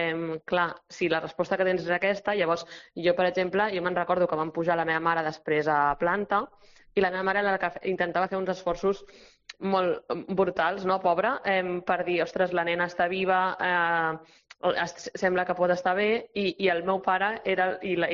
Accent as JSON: {"language": "Catalan", "town": "Barcelona", "region": "Catalonia", "country": "Spain", "tie": "born there", "said": "jo vaig néixer de 25 setmanes, entre la setmana 25 i la 26"}